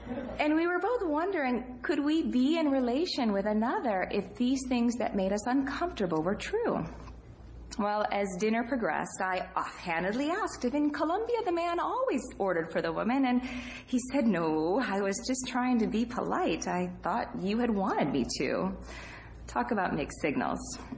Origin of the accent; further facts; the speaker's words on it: Michigan, United States; I am originally from Michigan